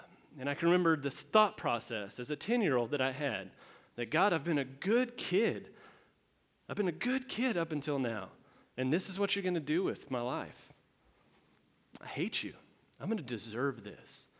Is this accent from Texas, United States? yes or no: yes; Texas, United States; So I am from Texas, born and raised, whole life there.